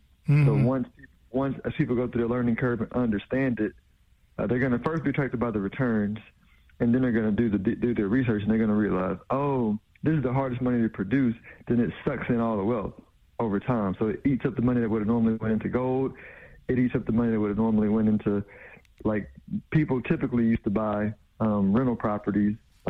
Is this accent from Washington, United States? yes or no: no; Houston, Texas, United States; now in Dallas, United States; Born and raised in Houston, Texas, went to school at UT San Antonio, lived there and worked there for a bit, and we made our way to Dallas, almost 15 years ago, and this is home now.